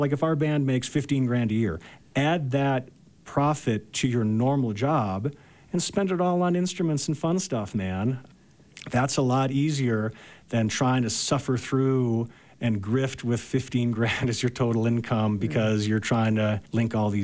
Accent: Detroit, Michigan, United States; Detroit, Michigan.

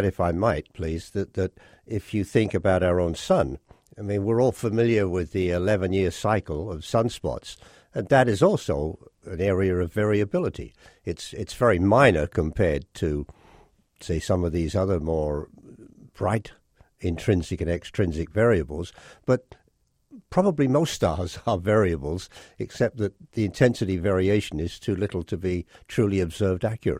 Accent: England, United Kingdom; now in United States; I remember the first time, I come from England, when I first came here and went up into southern New Mexico just to look at the stars

